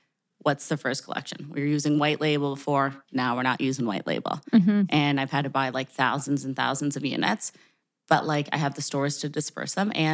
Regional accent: Sarnia, Ontario, Canada; I feel like from when I grew up in Sarnia, like there wasn't much there.

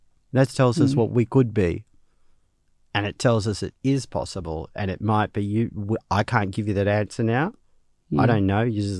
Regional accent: Australia; not just as a First Nations thing, but as an Australian thing? We are different from every other country.

